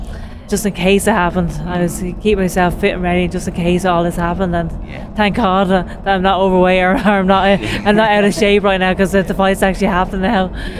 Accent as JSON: {"language": "English", "country": "Ireland", "said": "And I carry that Irish so proudly as well. I love the fact that I'm Irish."}